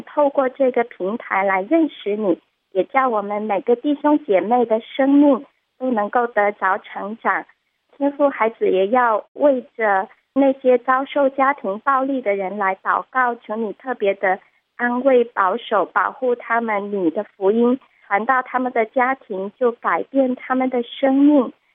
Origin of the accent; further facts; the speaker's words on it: Guangdong, China; 大家好，我是广东的